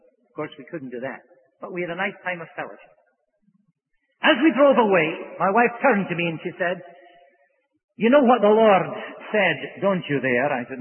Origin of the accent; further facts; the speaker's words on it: Aberdeen, Scotland, United Kingdom; She said, "What part of Scotland are you from?" I said, "I'm from Aberdeen."